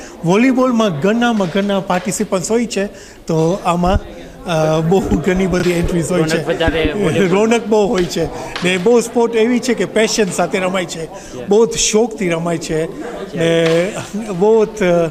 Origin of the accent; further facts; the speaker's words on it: Mombasa, Mombasa County, Kenya; moved away; હું actually originally કેન્યાથી આવું છું મુંબાસાથી, પછી હું અહીંયા મૂવ થયું 1996માં. અહીંયાથી મને ઓવર 21 યર્સ થયા છે.